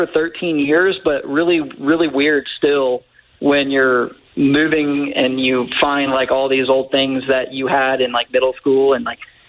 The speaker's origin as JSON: {"language": "English", "town": "Bartlett", "country": "United States", "tie": "born or raised there", "said": "But, you know, growing up in Bartlett, we had this awesome backyard where we played wiffle ball."}